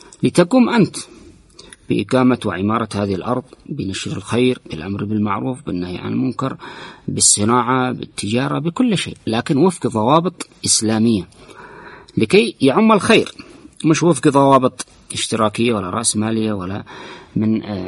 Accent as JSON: {"language": "Arabic", "country": "Yemen", "said": "أما نحن شعب يمني"}